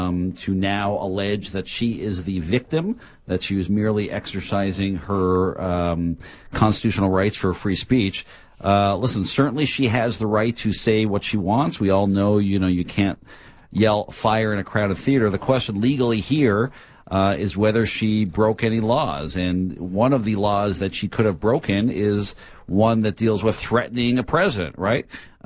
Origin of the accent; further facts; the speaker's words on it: Canada; I'm Canadian